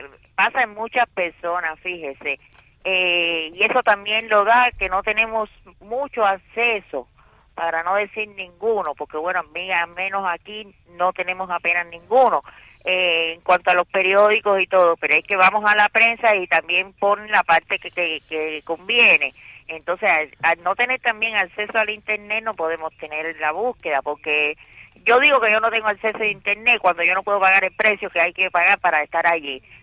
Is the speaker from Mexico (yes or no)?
no; Cuba